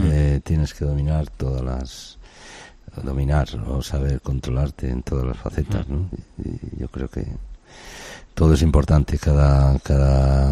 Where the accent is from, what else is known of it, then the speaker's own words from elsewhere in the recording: Basque Country, Spain; Sí, claro, pues nosotros somos vascos.